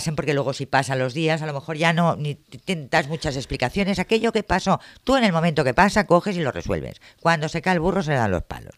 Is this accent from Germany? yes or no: no; Castilla-La Mancha, Spain; Hoy vamos a rajar de los refranes. Yo que soy manchega.